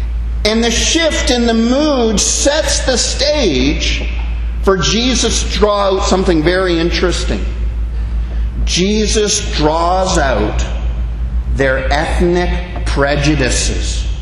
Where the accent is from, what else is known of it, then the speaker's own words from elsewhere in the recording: Canada; As most of you know, I grew up in Canada, and like every place on earth, there is tribalism.